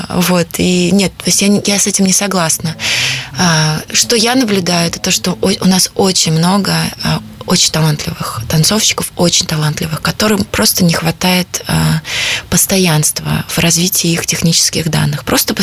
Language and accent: Russian; Russia; я из России, хотя раньше я, например, не считала себя русским человеком, получаю за границей образование и живя там, сейчас я очень хорошо себя чувствую русским человеком